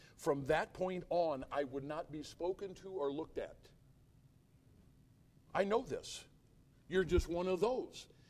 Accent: United States; I think I'm an American, and I guess I'm white.

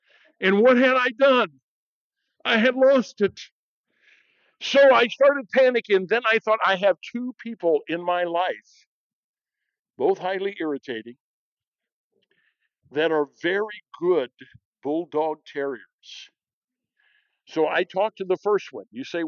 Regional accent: United States; Yes, as an American, I can vote.

